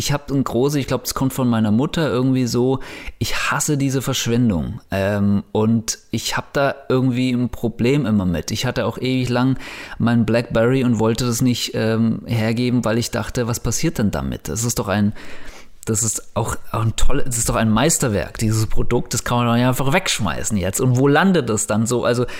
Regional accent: Kitzingen, Bavaria, Germany; Nee, ich komme aus Landkreis Kitzingen heißt das. Das ist eine Kleinstadt in der Nähe von Würzburg, also in Unterfranken.

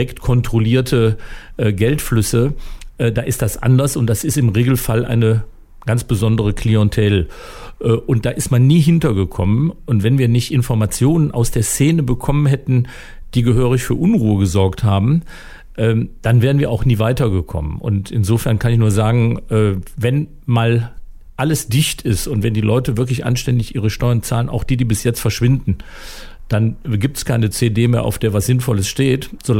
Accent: Germany; Nun sind wir Deutsche allerdings auch Menschen, die gerne spitz abrechnen.

